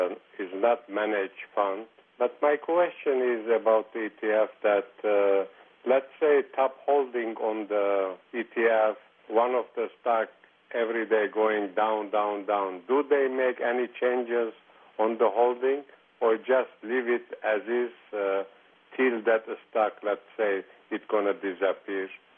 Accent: Pasadena, United States; I am from Pasadena.

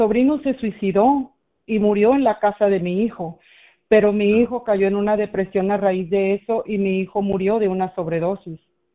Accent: Mexicali, Baja California, Mexico; yo soy de Mexicali, sí

